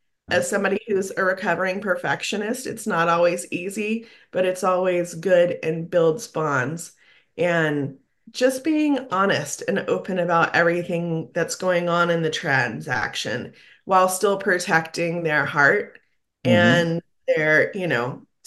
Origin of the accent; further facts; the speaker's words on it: Atlanta, Georgia, United States; also born or lived in Southern California; Growing up in Atlanta and Southern California, it was very, very different.